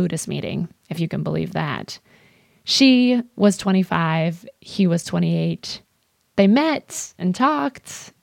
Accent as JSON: {"language": "English", "town": "Columbus", "region": "Ohio", "country": "United States", "tie": "born or raised there", "said": "I'm in the car with my mom visiting my hometown, Columbus, Ohio"}